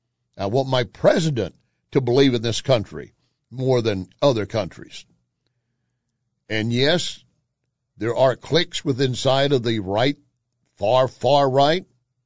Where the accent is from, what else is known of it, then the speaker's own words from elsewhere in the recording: Texas, United States; See, I grew up in Texas, so I was familiar with what they called the Bracero program.